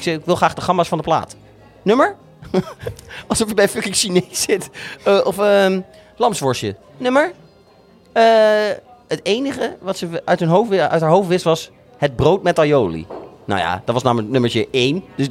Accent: Utrecht, Netherlands; het staat zeg maar in mijn collectieve geheugen als Utrechter, want je loopt er heel vaak langs

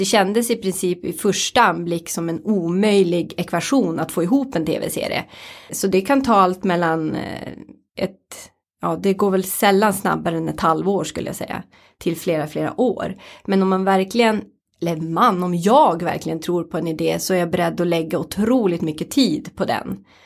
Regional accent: Norrland, Sweden; min norrländska liksom ärligheten som ligger i grunden

